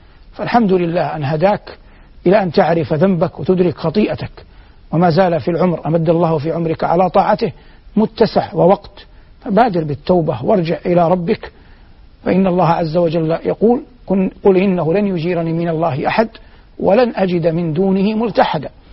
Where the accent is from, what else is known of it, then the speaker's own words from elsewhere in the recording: Hejaz, Saudi Arabia; يوجد حتى عندنا في الحجاز ما يسمى بقراءة الفاتحة